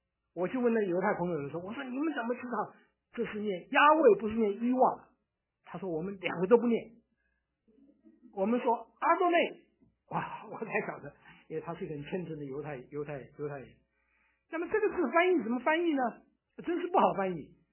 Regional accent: Taiwan; 你看我小的时候在台湾长大，我以前讲台湾话讲得非常好，现在叫我讲台湾话我就讲不出来了，因为太久没有讲了啊

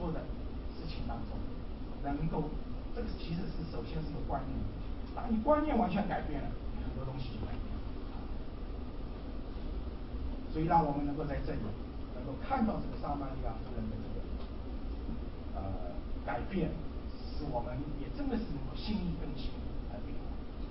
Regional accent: China; 我知道我们中国人呢、最讲究是吧？

